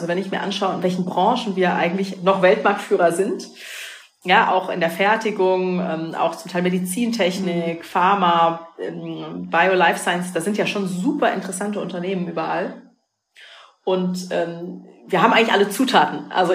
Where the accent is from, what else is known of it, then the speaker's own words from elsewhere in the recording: Rhineland-Palatinate, Germany; born there; bin ja aus der Pfalz gebürtig